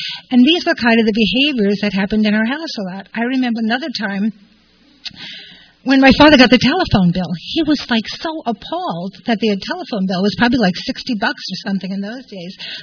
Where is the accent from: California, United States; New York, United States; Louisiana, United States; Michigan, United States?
New York, United States; New York City; born there; I was born in Brooklyn, New York, in 1950. I was the youngest of three children, Italian background